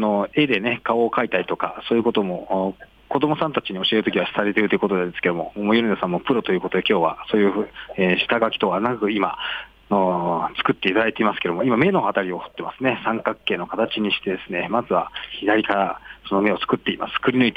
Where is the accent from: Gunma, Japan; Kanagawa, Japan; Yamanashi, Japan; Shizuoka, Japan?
Yamanashi, Japan; ちょうど私の地元の山梨にはですね、県立美術館にミレーの種のまく人という絵画がありましてですね